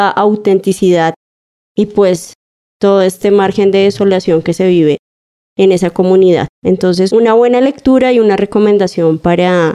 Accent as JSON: {"language": "Spanish", "country": "Colombia", "said": "que no son tan conocidas, lamentablemente, siendo colombianos a veces no las vemos"}